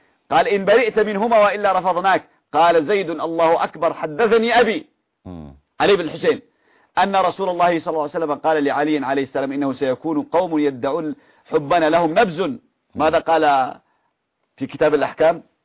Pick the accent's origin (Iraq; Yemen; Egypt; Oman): Yemen; عندنا في اليمن